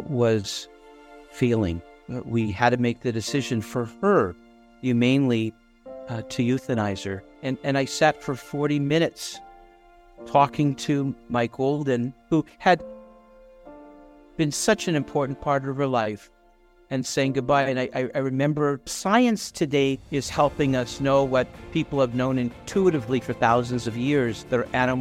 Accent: Canada; When I grew up in Canada, when I was a little boy, I never had pets.

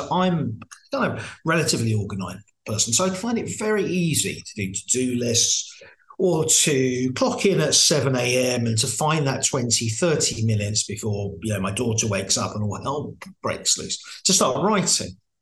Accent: Margate, South East England, United Kingdom; I grew up in Margate when it was no good, when it wasn't as fashionable as it is now.

